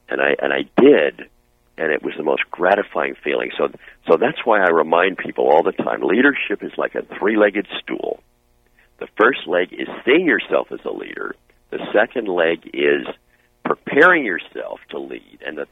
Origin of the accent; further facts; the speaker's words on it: Wilmington, Delaware, United States; my mom and dad, and we grew up in Wilmington, Delaware, they were very active in many, many different areas of life in Delaware.